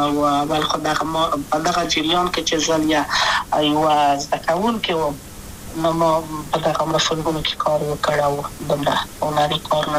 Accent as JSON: {"language": "Pashto", "region": "Kabul", "country": "Afghanistan", "tie": "born or raised there", "also_born_or_lived": "Wardak", "said": "زه خو اصلا د وردګو ولایت یم د پلار مې د وردګو ولایت ته خلګان څه کې دلې د کابل په تخته پل سیمه کې یم او لویا شویم کابل که یم"}